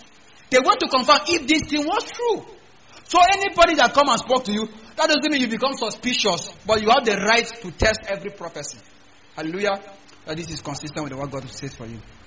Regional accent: Kafanchan, Kaduna State, Nigeria; I come from Kafanchan, where there is train in Nigeria.

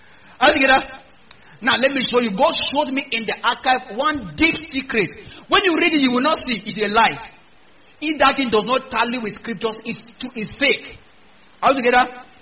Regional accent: Kafanchan, Kaduna State, Nigeria; I come from Kafanchan, where there is train in Nigeria.

